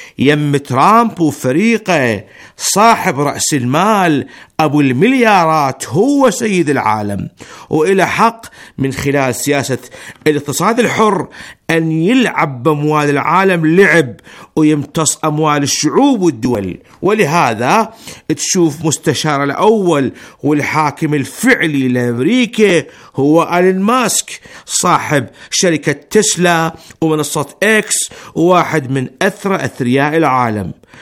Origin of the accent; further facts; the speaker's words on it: Iraq; now in Iran; أنا كعراقي مقيم بالجمهورية الإسلامية